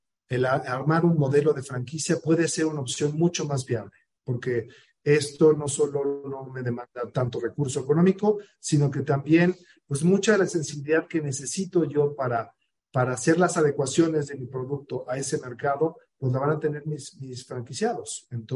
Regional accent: Mexico

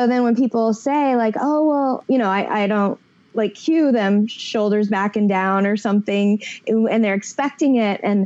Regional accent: Midwest, United States; Like I'm from the Midwest too.

